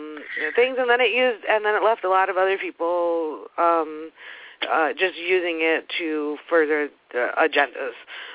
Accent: Brooklyn, New York, United States; I'll attribute that to that I'm from Brooklyn.

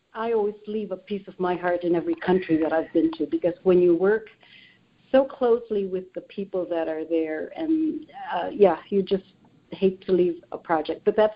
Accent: Philippines; For me, I grew up in the Philippines, and since I was 10 years old, I think I decided I wanted to be a physician.

